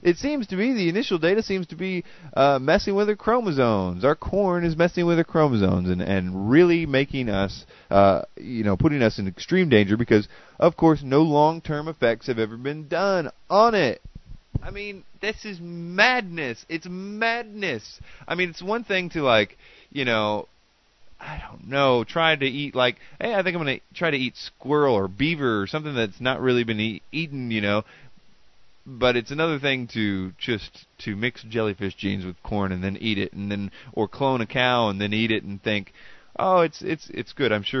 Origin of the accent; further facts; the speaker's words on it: the South, United States; I'm from the South, so I call everything Cokes